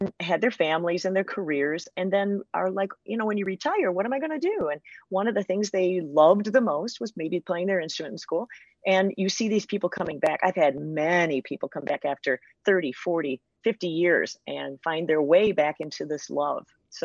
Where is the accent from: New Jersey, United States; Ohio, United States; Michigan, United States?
Michigan, United States; Petoskey; I was involved with community bands and orchestras growing up in the Petoskey area.